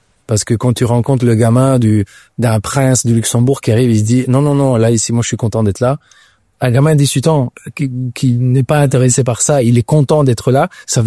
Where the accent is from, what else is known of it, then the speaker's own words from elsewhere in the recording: Italy; now in Belgium; En tant qu'Italien, et j'ai vécu quand même 20 ans en Italie